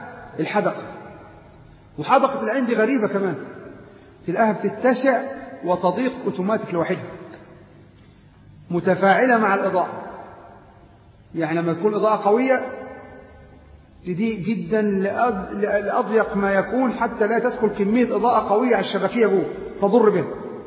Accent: Egypt; تجي تبيض عندنا في مصر

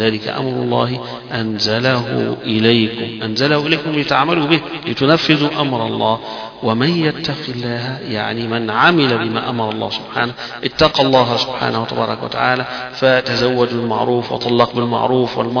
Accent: Egypt; يمكن عندنا في البيئة اللي احنا فيها كمصريين صعب

